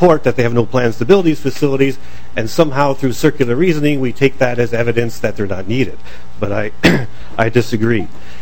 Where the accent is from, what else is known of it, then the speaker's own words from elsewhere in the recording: Edina, Minnesota, United States; I'm from Edina, Minnesota, and I'm unemployed.